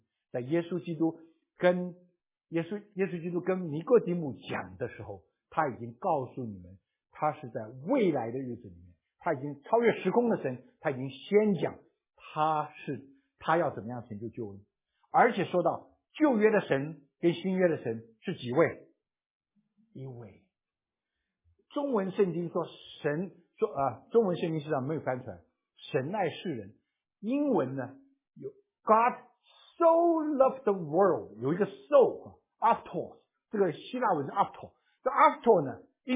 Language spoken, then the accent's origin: Chinese; Guangdong, China; 天天出去拍拖啊，我广东人叫拍拖，出去拍拖多好啊